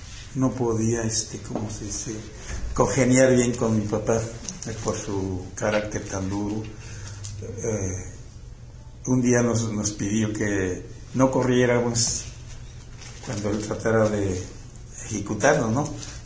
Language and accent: Spanish; Pátzcuaro, Michoacán, Mexico; also born or lived in Sonora; volver a mi pueblo, pues, uh-huh. O sea, a Pátzcuaro.